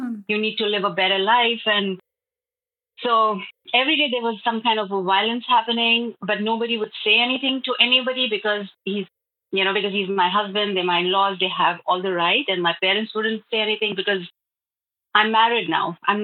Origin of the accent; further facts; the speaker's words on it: India; moved away as an adult; So I'm actually coming from India, and I was married, and I am married actually, and I have two daughters. I came from India in 2014 to this country.